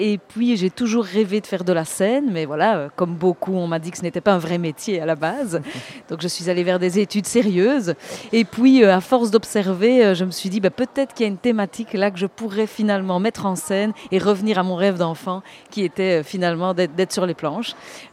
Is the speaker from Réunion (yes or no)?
no; Belgium; je fais un seul en scène et je viens de Belgique.